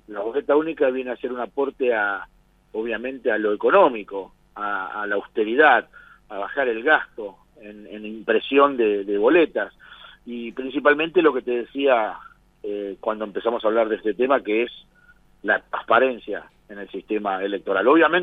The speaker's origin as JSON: {"language": "Spanish", "town": "Rosario", "region": "Santa Fe", "country": "Argentina", "said": "Nosotros como rosarinos tenemos que estar orgullosos de eso."}